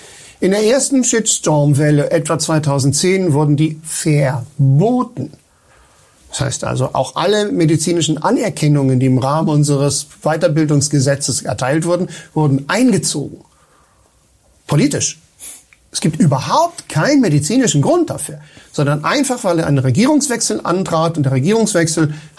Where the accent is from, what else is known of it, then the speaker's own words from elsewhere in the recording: Spain; German is a second language; Ich komme aus Spanien, wie ihr vielleicht wisst, dort ist eben meine hauptsächliche Tätigkeit